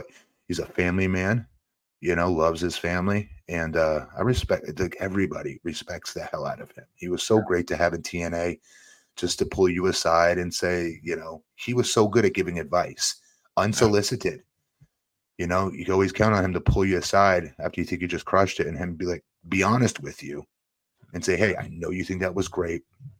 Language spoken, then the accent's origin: English; Connecticut, United States; But so when I grew up in Connecticut, so mainly WWF was everywhere. And I lived two towns over from Stamford.